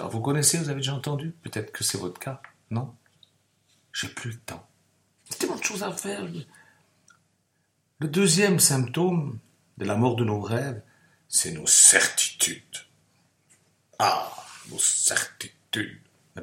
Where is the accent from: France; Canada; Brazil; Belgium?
France; born there; Je suis né en France.